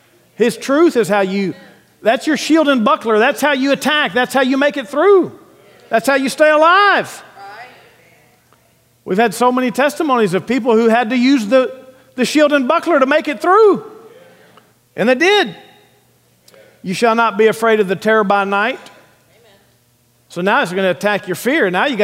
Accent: Alief, Texas, United States; I grew up in Alief and got saved and rededicated my life in Alief.

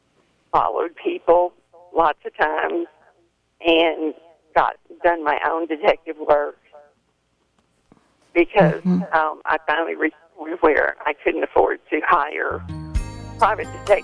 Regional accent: Dallas, Texas, United States; the church that I grew up in Oak Cliff, the Gospel Lighthouse Church.

